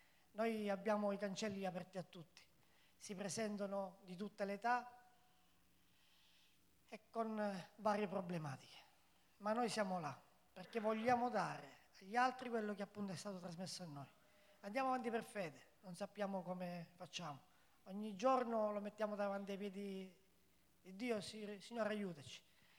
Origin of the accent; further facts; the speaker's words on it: Catania, Sicily, Italy; vengo da Catania